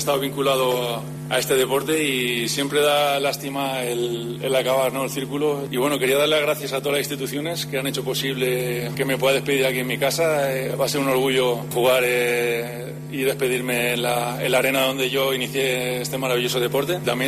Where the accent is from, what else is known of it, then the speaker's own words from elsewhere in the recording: Castellón, Valencian Community, Spain; la cancha va a ser muy emotivo y muy orgulloso de poder despedirme en mi tierra, en mi casa